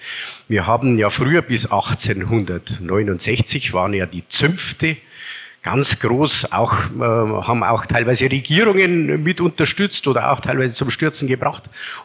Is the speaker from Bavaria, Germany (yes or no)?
yes; Munich, Bavaria, Germany; born there; ich bin auch in München geboren, das darf ich gleich einmal sagen.